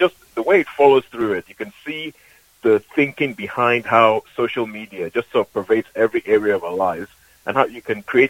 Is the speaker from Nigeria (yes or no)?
yes; Nigeria; I grew up in Nigeria.